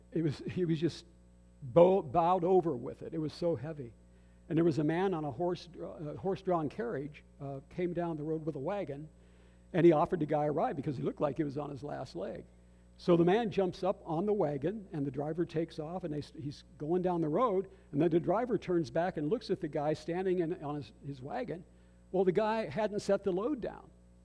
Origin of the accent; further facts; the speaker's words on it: Moss Grove, Pennsylvania, United States; born there; I was born in Moss Grove, Pennsylvania.